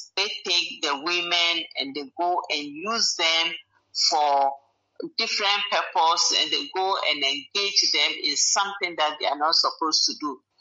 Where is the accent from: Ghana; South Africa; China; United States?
Ghana; let's say the person is a Ghanaian, like I'm from Ghana